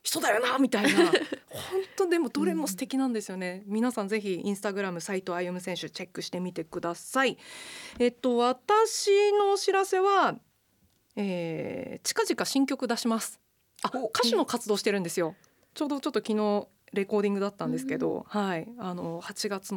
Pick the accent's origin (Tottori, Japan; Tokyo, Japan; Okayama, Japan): Tottori, Japan; 私鳥取県出身でそのふるさとのことを思った曲にし、あの歌詞も自分で書いているんですけど